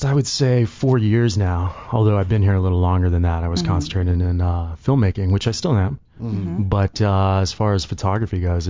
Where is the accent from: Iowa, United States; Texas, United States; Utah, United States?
Texas, United States; born there; I was actually born in Texas.